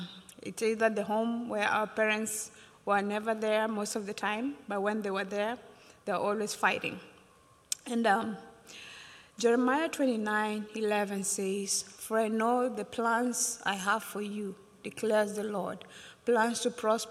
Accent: Kenya; now in Memphis, United States; I am originally from Kenya, but I live in Memphis, Tennessee, so I did not come in from Kenya last night, but I've been here for a while

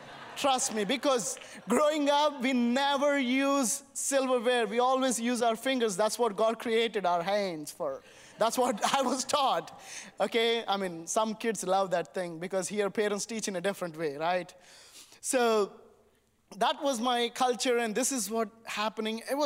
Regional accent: Wilmore, Kentucky, United States; accent: Kentuckian; English is a second language; And I ended up in a small little town called Wilmore, Kentucky. You can hear sometimes you get my Kentuckian accent, because that's where I learned English.

